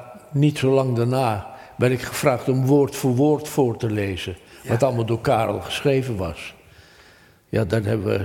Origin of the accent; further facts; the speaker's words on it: North Holland, Netherlands; accent: plat Amsterdams; Nou ja, ik praat enigszins plat Amsterdams.